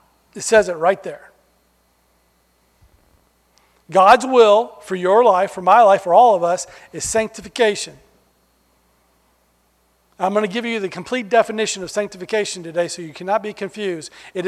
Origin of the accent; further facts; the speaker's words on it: United States; Since we're Americans, we're Christians, we can be the USS. We're the American Christians.